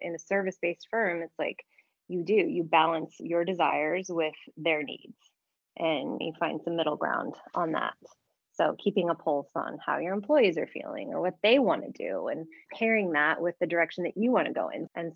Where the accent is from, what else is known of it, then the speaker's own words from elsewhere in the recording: Santa Barbara, California, United States; No, okay, I'm from Santa Barbara.